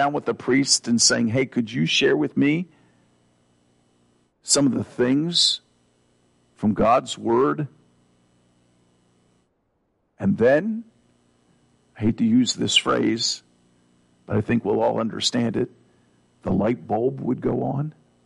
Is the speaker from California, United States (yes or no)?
no; New Jersey, United States; There was, when I grew up in South Jersey, we lived not too far away from a strip of stores.